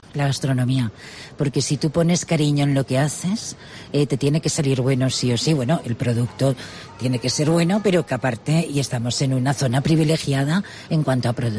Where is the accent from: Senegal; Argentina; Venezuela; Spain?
Spain; Castellón, Valencian Community; Bueno, yo soy de Castellón, ¿eh? Yo tiro hacia aquí.